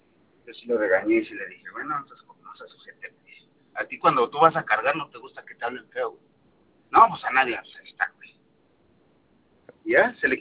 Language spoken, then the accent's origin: Spanish; Cuautitlán Izcalli, State of Mexico, Mexico; Yo soy de Cuautitlán Izcalli.